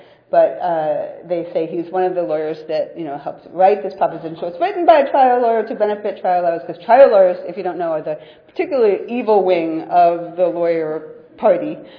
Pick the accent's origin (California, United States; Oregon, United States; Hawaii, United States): California, United States; Oakland; I'm just from Oakland across the bay. Thank you all for coming to my town.